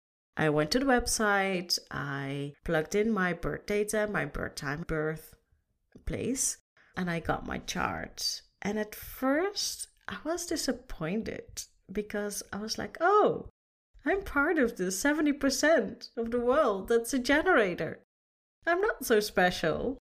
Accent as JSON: {"language": "English", "country": "Netherlands", "second_language": "English", "said": "no, I'm not a native English speaker. I am from the Netherlands."}